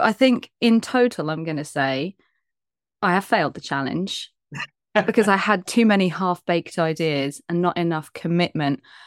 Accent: Eastbourne, South East England, United Kingdom; Brighton was my city when I was growing up. Because I'm from Eastbourne.

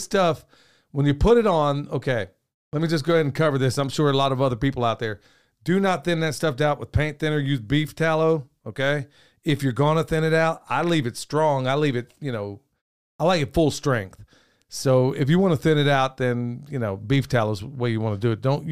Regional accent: Oklahoma, United States; Yeah, it was like growing up in Oklahoma.

